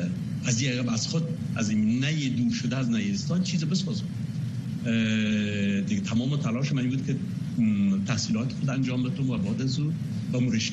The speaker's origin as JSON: {"language": "Persian", "country": "Afghanistan", "tie": "born or raised there", "moved": "as an adult", "said": "با سن 20 سالگی از افغانستان آمدم بیرون و تمام ساختار ذهنیم در اونجا بنا یافت"}